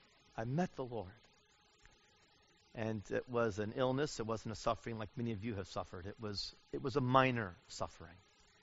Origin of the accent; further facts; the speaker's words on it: United States; So I'm afraid I'm just an American.